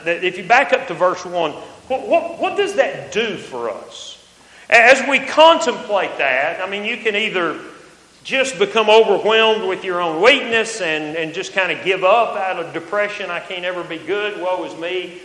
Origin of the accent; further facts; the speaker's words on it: Texas, United States; I'm a kid from West Texas that grew up on cotton farms.